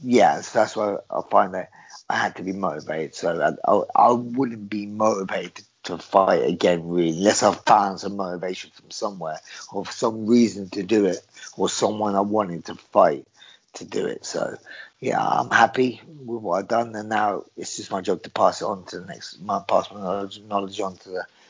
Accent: London, United Kingdom; I'm from the East End of London. I'm a Cockney, my granddad used to be a bare knuckle boxer

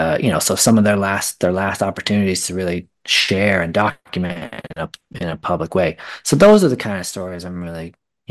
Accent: Oregon, United States; moved away as an adult; also born or lived in Los Angeles / Las Vegas / New York City; now in London, United Kingdom; I mean, I'm originally from the Northwest US. So I grew up in Oregon and kind of in smaller areas, so outside of giant metropolitan cities.

